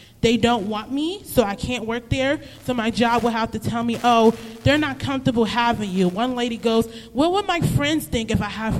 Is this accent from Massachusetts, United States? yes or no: no; New York, United States; I'm from New York. We got trains, buses, subways.